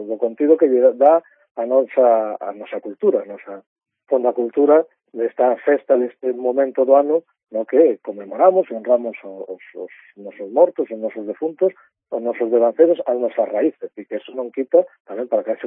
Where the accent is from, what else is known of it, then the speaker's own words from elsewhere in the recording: Salcedo, Galicia, Spain; calacús, como chamamos na miña zona, son de Salcedo, aquí en Pontevedra